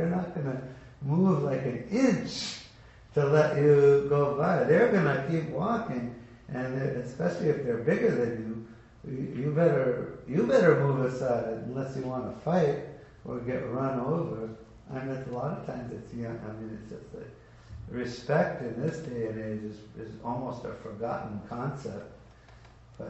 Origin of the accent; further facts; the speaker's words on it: United States; like in the United States, and I grew up in the United States, and you're not taught a lot of respect in the United States, even when I grew up like 50 years ago.